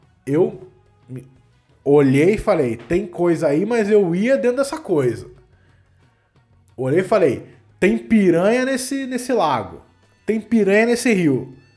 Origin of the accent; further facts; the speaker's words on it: Florianópolis, Santa Catarina, Brazil; eu sou de Florianópolis